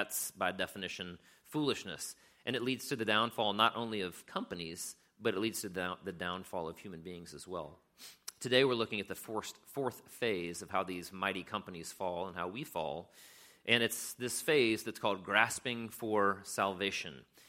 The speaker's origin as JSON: {"language": "English", "region": "South Carolina", "country": "United States", "tie": "born or raised there", "also_born_or_lived": "San Diego, United States / Pensacola, United States", "said": "So my dad was in the military, and so I was born in San Diego. We moved to Pensacola, Florida. From Pensacola, we moved to South Carolina, which is mostly where I grew up."}